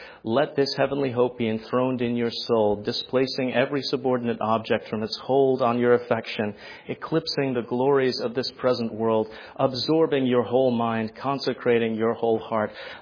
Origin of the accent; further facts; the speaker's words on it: United States; I mean, I'm an American.